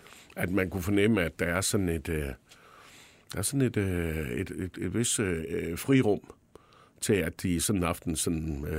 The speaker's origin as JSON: {"language": "Danish", "town": "Aarhus", "region": "Central Denmark Region", "country": "Denmark", "tie": "born or raised there", "lives_now": "Copenhagen, Denmark", "said": "Jeg er fra Aarhus, og er vokset op med AGF, og kom meget på Aarhus Stadion sammen med min far"}